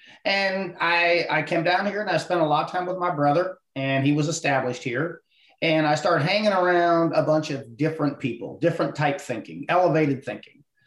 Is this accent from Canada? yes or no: no; Ohio, United States; I'm just a good old country boy. I was born and raised in Ohio and out in the hill country.